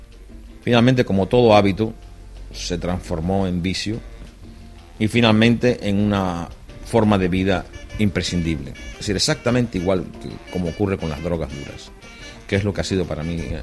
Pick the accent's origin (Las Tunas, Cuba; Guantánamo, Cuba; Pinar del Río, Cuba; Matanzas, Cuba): Matanzas, Cuba; Ibarra; la ciudad de Santiago de Cuba, que está a 400 kilómetros o 500 kilómetros de mi pueblo, que se llama Ibarra.